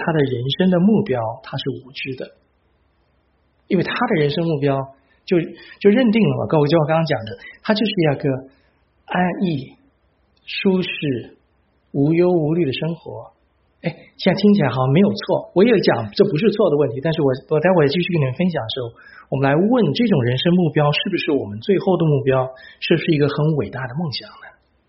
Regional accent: Taiwan; moved away as an adult; now in United States; 当年我们从台湾过来的时候，我跟我太太一人两个皮箱，四个皮箱外加一个大铜电锅。

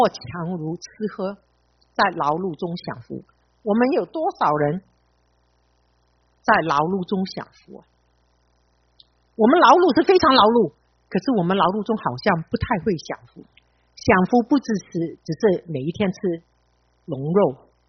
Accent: China; 我们中国人好像比较少这样子

